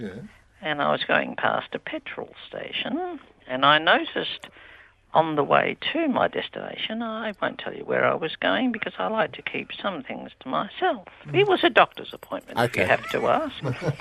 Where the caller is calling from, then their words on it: Victoria, Australia; I'm on the peninsula.